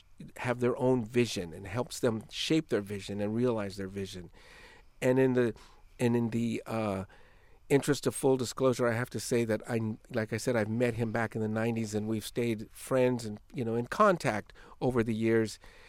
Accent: California, United States; You know, I'm from Northern California and I agree.

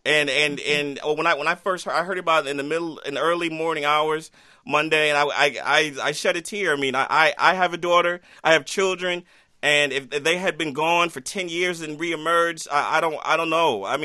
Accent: Cleveland, Ohio, United States; Because I'm from Cleveland. I know my city.

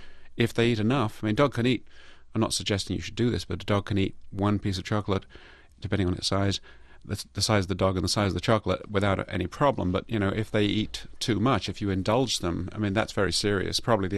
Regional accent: United Kingdom; because I came across from Britain

